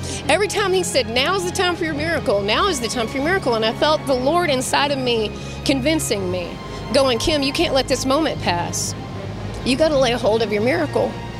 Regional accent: Garland, Texas, United States; and I'm from Garland, Texas.

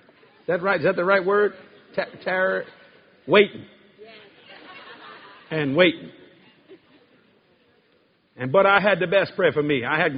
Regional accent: Louisiana, United States; I had a hard time speaking English. I'm a Cajun.

